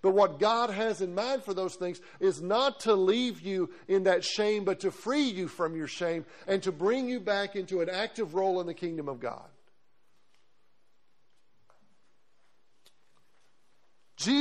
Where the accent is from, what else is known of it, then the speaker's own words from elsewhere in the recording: Blytheville, Arkansas, United States; I grew up in Blytheville, Arkansas.